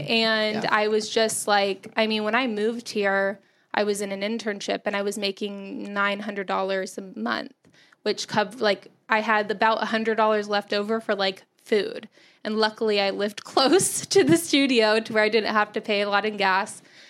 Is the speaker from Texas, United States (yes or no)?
yes; Texas, United States; I grew up in Texas.